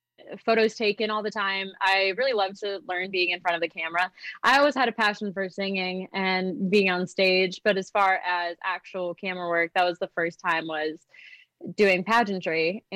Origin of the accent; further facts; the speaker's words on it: Racine, Wisconsin, United States; I actually loved growing up in Racine in Wisconsin.